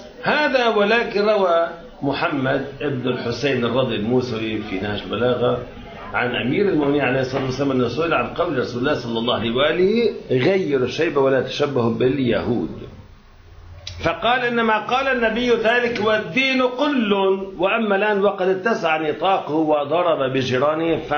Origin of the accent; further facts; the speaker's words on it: Jibchit, Nabatieh Governorate, Lebanon; الكف عمي بجبشيت بضيعتنا